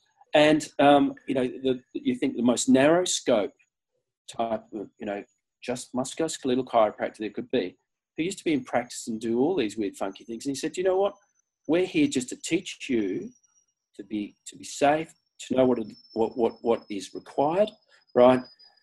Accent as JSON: {"language": "English", "country": "Australia", "tie": "born or raised there", "said": "So my father's like, I'm half and half, I'm half caste, right? So I'm half New Zealand, I suppose. And my, you know, dad's a Kiwi and I was brought up in Australia."}